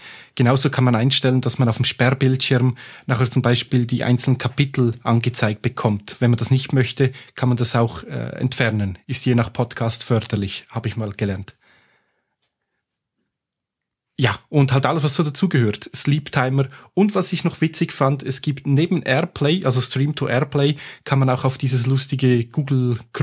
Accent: Switzerland; ich kenne es jetzt bei uns in der Schweiz

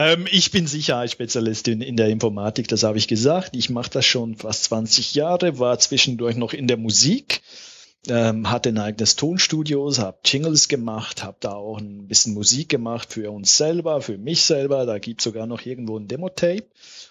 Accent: Zurich, Switzerland; Ich bin im Zürich-Oberland aufgewachsen. Das ist auch in der Schweiz, das hört man.

